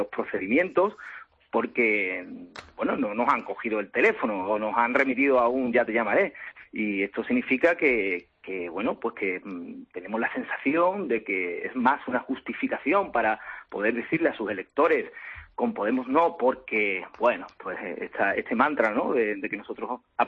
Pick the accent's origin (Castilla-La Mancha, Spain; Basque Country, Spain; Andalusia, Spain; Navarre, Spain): Andalusia, Spain; me remito a mi tierra, Andalucía